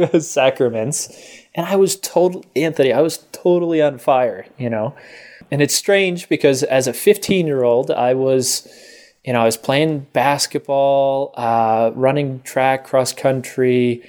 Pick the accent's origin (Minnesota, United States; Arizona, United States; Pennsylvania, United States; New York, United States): Arizona, United States; Scottsdale; I mean, I ran, so I'm from Scottsdale, Arizona, and we would train in the freaking summer here.